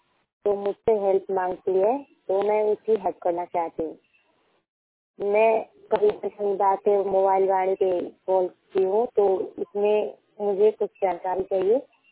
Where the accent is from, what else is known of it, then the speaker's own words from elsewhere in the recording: Ballia, Uttar Pradesh, India; मैं बलिया जिला की रहने वाली हूँ, यूपी में रहती हूँ।